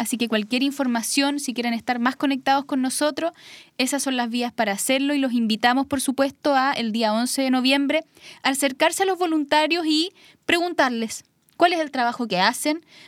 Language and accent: Spanish; Chile; Creo que somos solidarios.